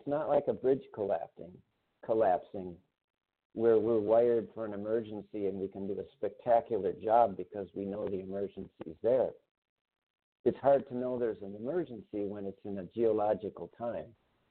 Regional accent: Minnesota, United States; since I'm a Minnesotan and aware of our 10,000 lake

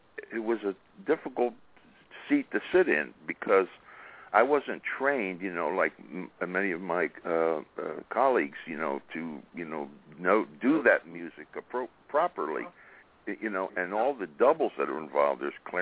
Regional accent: Texas, United States; What happened was, I'm from Texas, I came here, and then thanks to Bill Lee.

